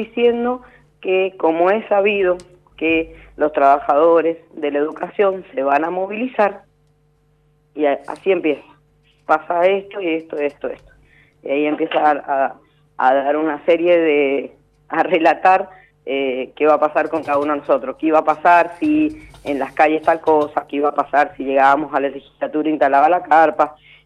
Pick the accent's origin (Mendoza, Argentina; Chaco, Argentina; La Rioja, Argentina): Mendoza, Argentina; Cada uno de nosotros somos mendocinos y mendocinas.